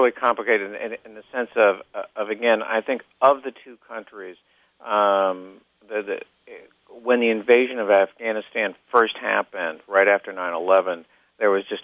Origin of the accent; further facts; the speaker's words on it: New York, United States; I grew up in New York, and so New York politics is always very complex and always very difficult